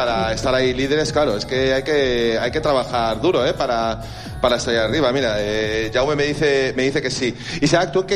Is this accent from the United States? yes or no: yes; Boston, Massachusetts, United States; Yo es que soy de Boston.